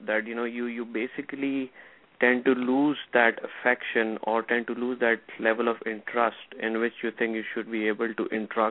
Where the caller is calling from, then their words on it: New Jersey, United States; calling from Jersey.